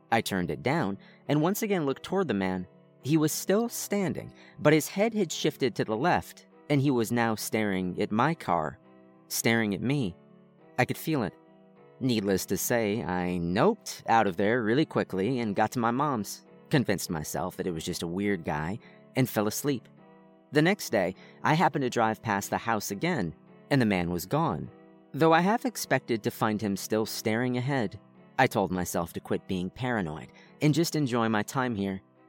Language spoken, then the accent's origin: English; Ohio, United States; moved away as an adult; also born or lived in Washington, D.C.; now in Florida, United States; after having spent most of my younger years being raised and educated in Ohio, I struck out on my own. After 5 years in DC and almost 1 year in Florida, I've been relatively happy with my choices. But I do miss Ohio in the fall time